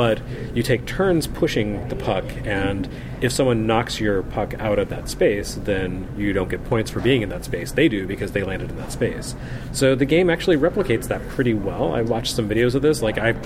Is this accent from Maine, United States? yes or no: no; Texas, United States; You know what happened is, I grew up in Texas, and football is everything there.